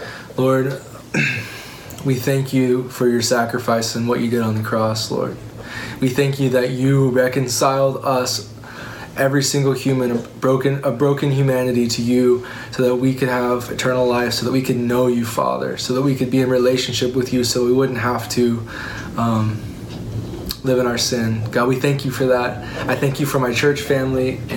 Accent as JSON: {"language": "English", "region": "Oklahoma", "country": "United States", "said": "because we're from Oklahoma and we drink sweet tea."}